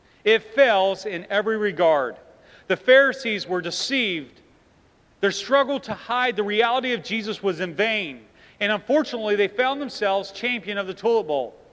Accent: Ohio, United States; I'm from Ohio, and we have what you call the Browns.

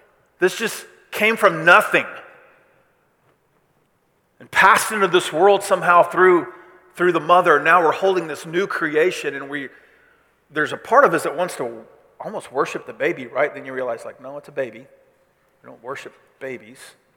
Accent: Missouri, United States; I'm from Missouri. I don't know that I've ever experienced an earthquake.

